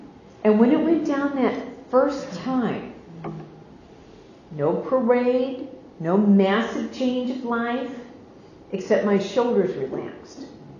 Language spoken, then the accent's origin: English; Midwest, United States; I was raised in the Midwest of the United States by really good hard working, tax paying, lawn mowing, cookie baking kind of people.